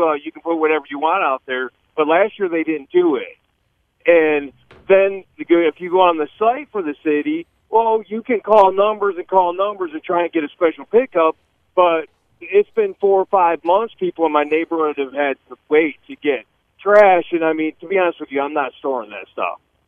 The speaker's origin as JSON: {"language": "English", "town": "Detroit", "region": "Michigan", "country": "United States", "said": "I came from the Detroit area. They have the same problem."}